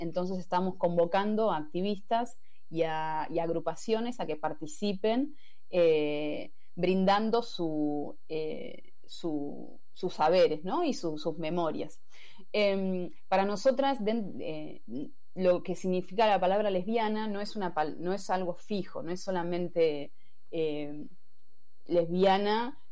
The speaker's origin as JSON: {"language": "Spanish", "country": "Argentina", "said": "todas las participantes somos de Argentina, sí."}